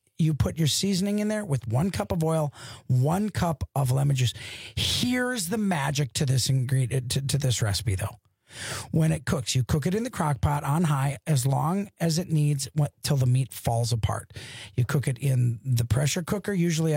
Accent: Wisconsin, United States; I'm from Wisconsin.

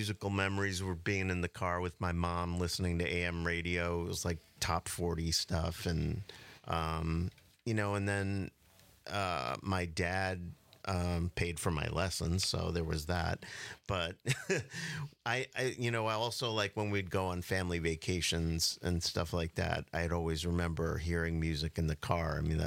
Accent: Long Island, New York, United States; born or raised there

